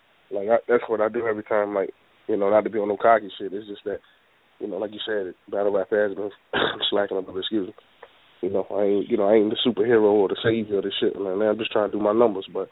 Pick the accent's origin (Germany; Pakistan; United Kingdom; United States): United States; Norfolk, Virginia; I'm from Norfolk. You know, that's a whole different place.